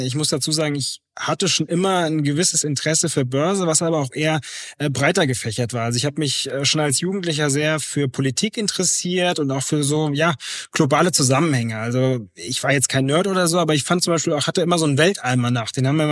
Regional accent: Andernach, Rhineland-Palatinate, Germany; Ich komme aus Andernach, das ist vielleicht dem einen oder anderen Begriff, denn es liegt an der mittelrheinischen Bahnstrecke zwischen Koblenz und Köln, eher bei Koblenz. Ja, es ist eine sehr, sehr, sehr schöne Region, auch zum Radfahren.

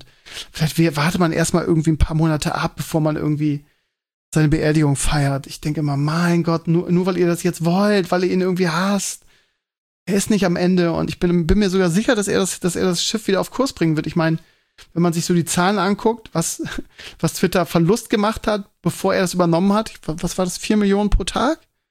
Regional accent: Bremen, Germany; in Hamburg heißt das Bücherhalle, aber kenne ich als Bremer nicht den Begriff.

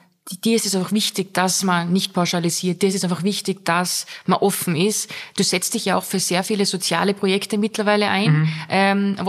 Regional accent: Austria; als Österreicher.

